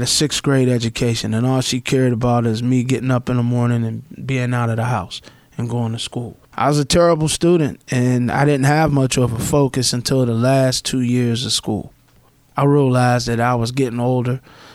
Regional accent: New York City, New York, United States; First half of my childhood, I grew up in New York City, of course, Harlem.

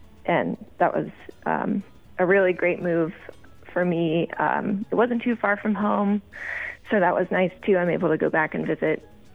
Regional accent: Cleveland, Ohio, United States; So I grew up in Cleveland, Ohio, and my parents are both musicians

